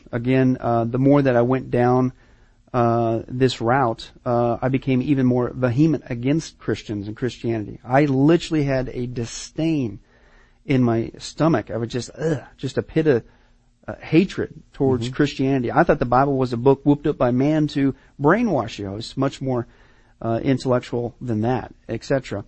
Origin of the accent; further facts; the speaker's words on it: Kansas, United States; moved away as an adult; growing up in Kansas, out in the middle of nowhere, you look at the stars, the universe, the complexity.